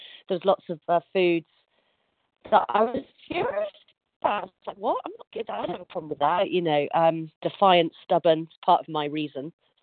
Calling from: Yorkshire and the Humber, United Kingdom; From North Yorkshire in the UK.

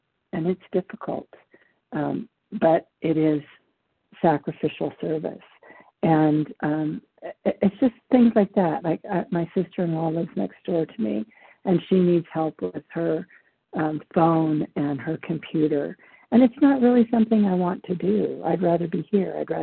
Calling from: Nevada, United States; I'm calling from Nevada.

